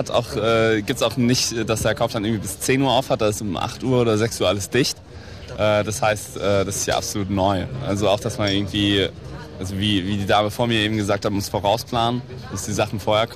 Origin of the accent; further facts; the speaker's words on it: Saarland, Germany; now in Berlin, Germany; ich komme auch nicht aus Berlin, ich komme ursprünglich aus dem wunderschönen Saarland.